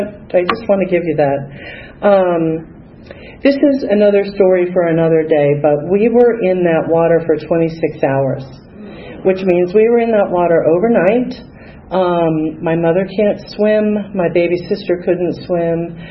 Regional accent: Sarasota, Florida, United States; I grew up in Sarasota, Florida, and until I was age 12, I was daddy's princess. My parents were Catholic

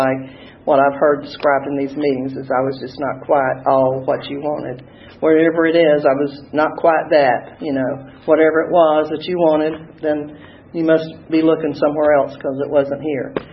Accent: Sparks, Georgia, United States; also born or lived in Nashville, Georgia; I was born in a little town in South Georgia. It was called Sparks. Well, actually, I was born in Berrien County, but that's Nashville, Georgia, and we moved to Sparks.

